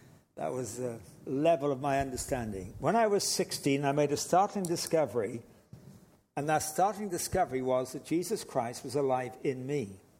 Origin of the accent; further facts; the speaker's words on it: England, United Kingdom; And I am English from England, so I speak English.